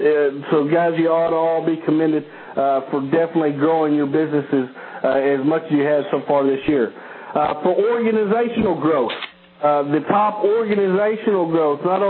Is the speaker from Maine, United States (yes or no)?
no; Ada, Oklahoma, United States; Right here in my hometown of Ada